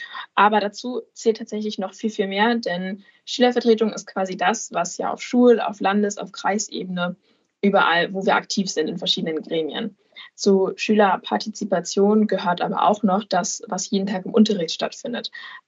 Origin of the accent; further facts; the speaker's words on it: Lower Saxony, Germany; Ich komme aus Niedersachsen, aus dem wunderschönen Landkreis Harburg und gehe aktuell in die 13. Klasse.